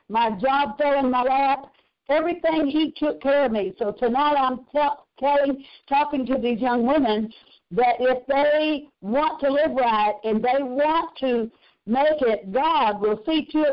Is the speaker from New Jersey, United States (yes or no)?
no; Arkansas, United States; when I was a young girl, I was raised over in Arkansas on a farm and went to church all my life, got married at 15 years old